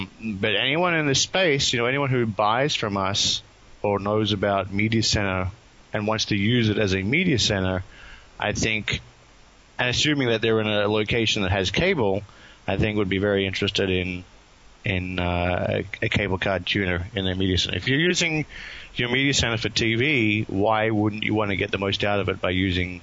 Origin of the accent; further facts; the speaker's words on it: Australia; now in United States; I mean, even though I'm Australian, so I understand PAL talk. It's been a long time since I was there